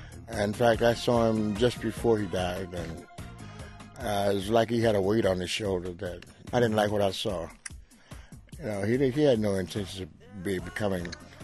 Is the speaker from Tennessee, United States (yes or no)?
yes; Nashville, Tennessee, United States; I'm from Nashville, Tennessee, so if they're listening in Tennessee, please find Betty for me.